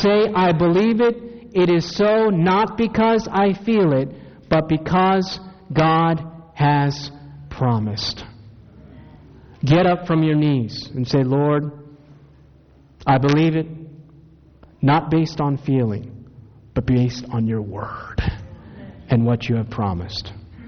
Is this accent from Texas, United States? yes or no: no; Maryland, United States; also born or lived in Takoma Park / Silver Spring / Hagerstown; I tell people I was born in Tacoma Park, Maryland, Washington Adventist Hospital. Then we moved to Silver Spring next to the General Conference. Then we moved to Hagerstown.